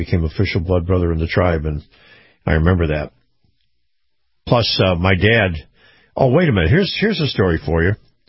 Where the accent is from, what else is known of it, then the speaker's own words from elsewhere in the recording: New York, United States; and I'm from New York, too, but I grew up with Indians, American Indians. I was right there on the edge of the Onondaga Indian Reservation where we were born and brought up with the fruit farm that we had there.